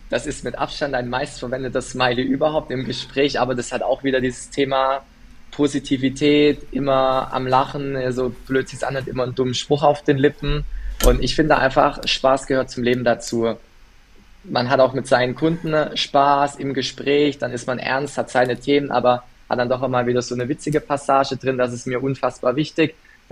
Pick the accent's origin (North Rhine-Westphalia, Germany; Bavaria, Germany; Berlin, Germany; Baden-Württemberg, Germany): Baden-Württemberg, Germany; born there; ich bin ja gebürtiger Badener, aber ich wohne in Schwaben.